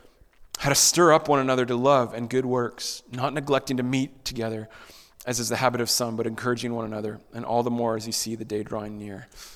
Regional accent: Ontario, Canada; I'm from Ontario, and Ontarians don't know anything about Alberta.

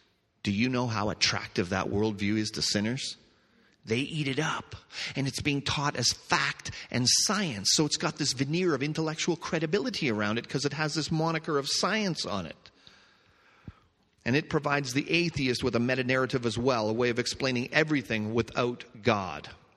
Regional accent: Canada; You know, I'm Canadian. He's British.

